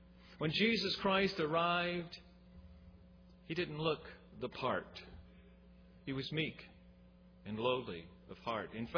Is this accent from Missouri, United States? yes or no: no; Rochester, New York, United States; moved away; we have a lot of lilacs around our house because we're from Rochester, New York, the lilac capital, so we brought some of them with us.